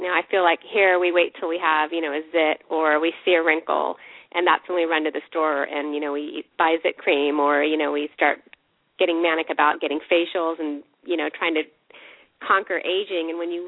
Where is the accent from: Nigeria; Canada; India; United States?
India; my background is Indian. I'm from India.